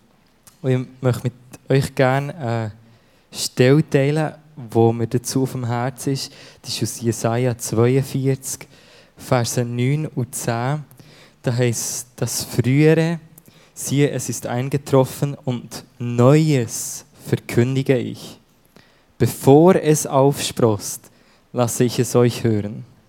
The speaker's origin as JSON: {"language": "German", "town": "Steffisburg", "region": "Bern", "country": "Switzerland", "tie": "born or raised there", "said": "bin verheiratet mit dieser wunderbaren Frau hier, mit der Madeleine. Ich bin aufgewachsen in der Gemeinde vor Christus, gerade hier in Steffisburg"}